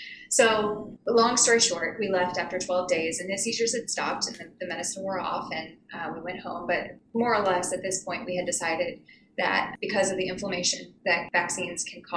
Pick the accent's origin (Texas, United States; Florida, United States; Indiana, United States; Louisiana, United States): Indiana, United States; I am from Indiana, and I have been a nurse for 11 years.